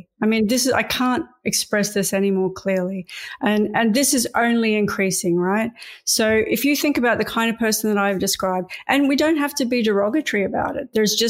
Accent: United Kingdom; And so now we're British and we've done things

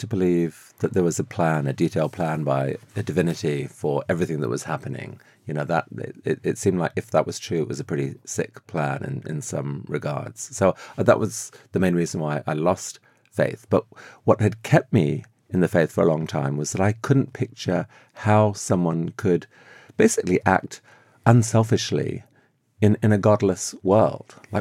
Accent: Afghanistan; I grew up in Afghanistan

